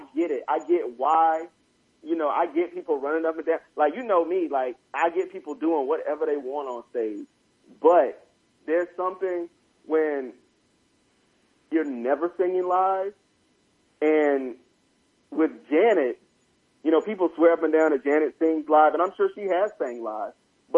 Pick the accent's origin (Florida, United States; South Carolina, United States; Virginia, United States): South Carolina, United States; I'm from South Carolina.